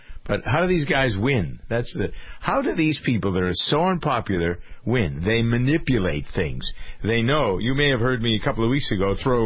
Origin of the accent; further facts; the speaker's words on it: Massachusetts, United States; I'm from Massachusetts, and I'm kind of musing here on all the candidates that have come out of Massachusetts